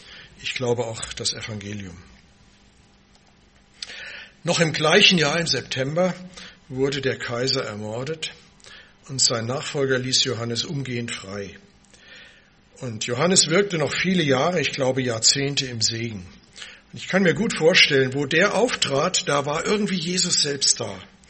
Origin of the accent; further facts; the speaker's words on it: Hesse, Germany; Ich bin dann in Hessen ja aufgewachsen.